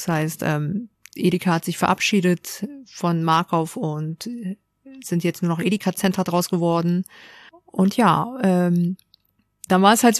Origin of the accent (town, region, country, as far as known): Hamburg, Germany; born or raised there